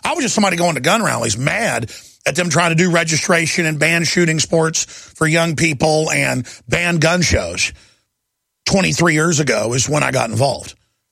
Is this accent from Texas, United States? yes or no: yes; Dallas, Texas, United States; The best education I ever got was growing up in Dallas and being around rough people